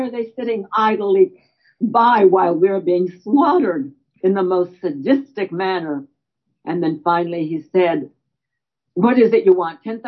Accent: Canada; now in United States; And as a Canadian, I never understood the American fascination with itself

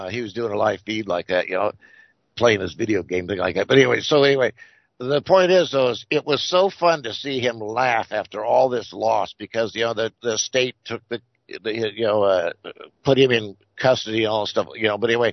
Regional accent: Las Vegas, Nevada, United States; Growing up in Vegas like that, you see that little sheen above you on the highway like

